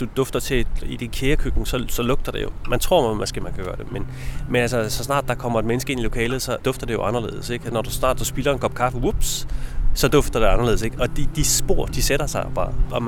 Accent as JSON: {"language": "Danish", "town": "Silkeborg", "region": "Central Denmark Region", "country": "Denmark", "tie": "born or raised there", "said": "Jeg er vokset op i noget, der hedder Ekodalen ved Silkeborg. Uden for Silkeborg. Ved en skov."}